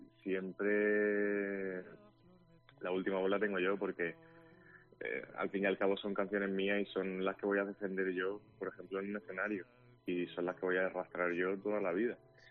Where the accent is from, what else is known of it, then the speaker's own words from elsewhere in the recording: Murcia, Region of Murcia, Spain; now in Madrid, Spain; Bueno, yo me mudé a Madrid. Yo sí, como has dicho, soy de Murcia, me mudé a Madrid.